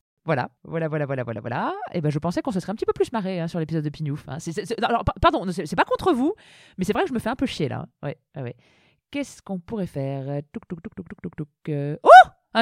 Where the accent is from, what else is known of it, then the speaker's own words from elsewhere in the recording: Centre-Val de Loire, France; ça vient de ma région. Eh oui, de la région centre. Dans ma région natale, on dit pigner pour dire geindre, pleurer, pleurnicher.